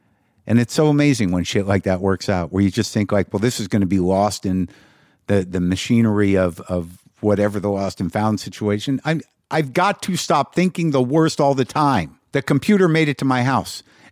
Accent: New Mexico, United States; You know, I grew up in New Mexico

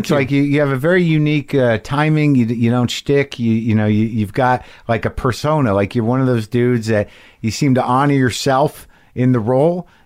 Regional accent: Albuquerque, New Mexico, United States; I grew up in Albuquerque.

